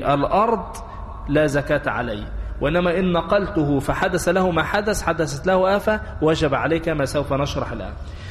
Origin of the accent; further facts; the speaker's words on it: Egypt; عندنا في مصر لا فيش.